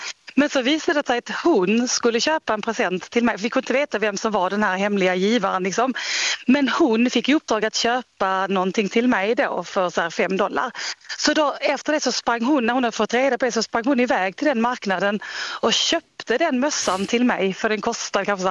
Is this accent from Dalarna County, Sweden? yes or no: no; Skåne, Sweden; now in Oslo, Norway; jag bor i Oslo, även om jag är från Skåne.